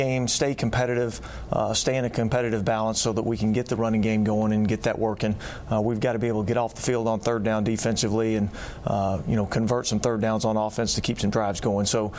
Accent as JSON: {"language": "English", "region": "Texas", "country": "United States", "tie": "born or raised there", "also_born_or_lived": "Atlanta, United States", "said": "Yeah, I mean, I was born in Atlanta, moved to Texas quickly thereafter, okay."}